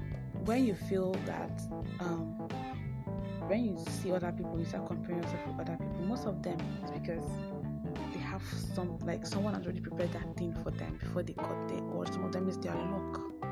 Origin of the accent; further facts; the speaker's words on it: Nigeria; what applies to them there would apply to me here as a Nigerian.